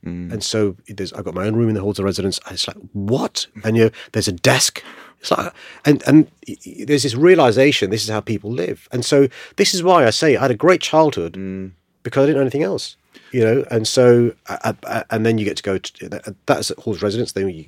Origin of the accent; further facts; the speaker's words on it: Tooting, London, United Kingdom; I was born in St. George's Hospital in Tooting, raised in a council estate up the road in Knowlesfield, ended up buying a property a stone's throw from St. George's, and I live a longer stone's throw from St. George's.